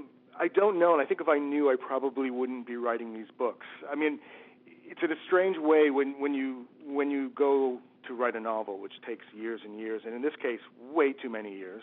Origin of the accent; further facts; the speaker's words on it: Queensbury, New York, United States; moved away as an adult; also born or lived in Glens Falls / Prague / England; now in Berlin, Germany; I mean, I grew up in Queensbury. I was born in Glens Falls. And I think quite recently I realized that I've been living in Europe for the last 20 years. I live in Berlin now. I lived in Prague and England before that.